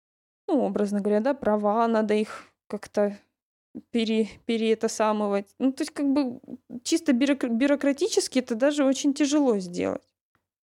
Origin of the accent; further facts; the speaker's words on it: Russia; born there; Я родилась в России.